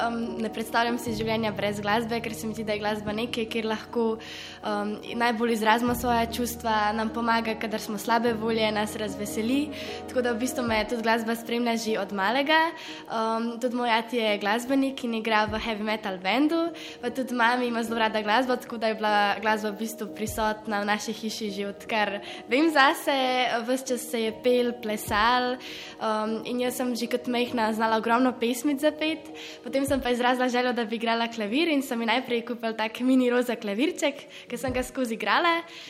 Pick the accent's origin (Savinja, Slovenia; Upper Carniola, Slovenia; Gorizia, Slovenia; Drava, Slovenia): Upper Carniola, Slovenia; Škofja Loka; stara sem 16 let, prihajam iz Škofje Loke